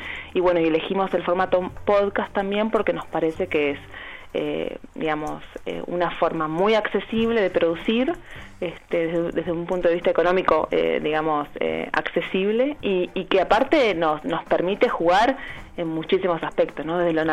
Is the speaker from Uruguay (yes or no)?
yes; Uruguay; now in Argentina; si bien yo soy uruguaya y hace 7 años que estoy viviendo acá